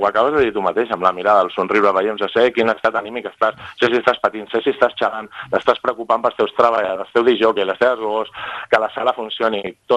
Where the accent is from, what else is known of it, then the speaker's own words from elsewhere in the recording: Barcelona, Catalonia, Spain; Barcelona no la trepitjo quasi mai, però bueno, soc fill de Barcelona.